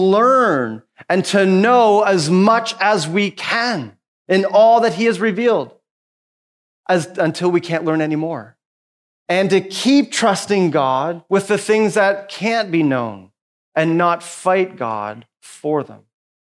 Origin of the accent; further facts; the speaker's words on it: Canada; born there; I don't know what my life would be like If I wasn't born in the 70s in Canada